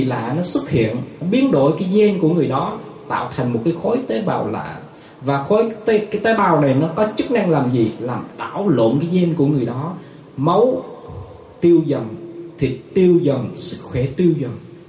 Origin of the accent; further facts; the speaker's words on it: Binh Dinh, Vietnam; Cách đây vài tháng ở tại Bình Định, quê hương chúng tôi đó, ở tại thành phố Quy Nhơn đó